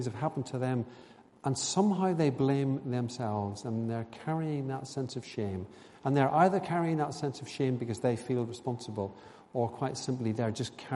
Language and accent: English; Northern Ireland, United Kingdom; I grew up in Northern Ireland. Actually, in the 70s, when I was a teenager, it was very, very respectable to be a Christian.